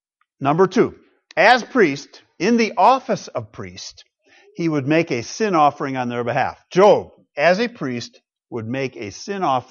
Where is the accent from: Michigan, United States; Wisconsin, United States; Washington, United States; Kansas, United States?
Michigan, United States; I grew up in Western Michigan with all of my extended family in the area, aunts, uncles, cousins, grandparents, all together we were.